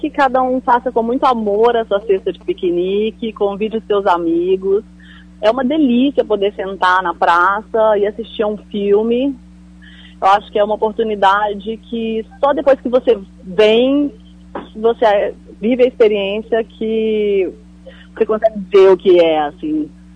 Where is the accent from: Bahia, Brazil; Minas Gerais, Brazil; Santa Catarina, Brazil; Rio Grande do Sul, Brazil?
Minas Gerais, Brazil; Belo Horizonte; now in São Paulo, Brazil; eu sou daqui, né, de BH, moro em São Paulo há 12 anos.